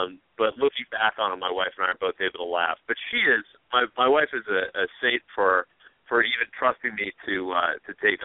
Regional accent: Midwest, United States; I'm originally from the Midwest.

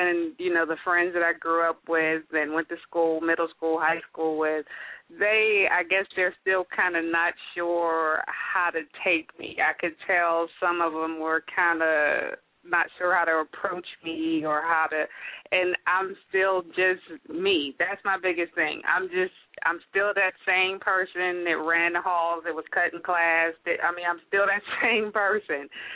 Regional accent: Pittsburgh, Pennsylvania, United States; I just came from Pittsburgh, which actually happens to be my hometown

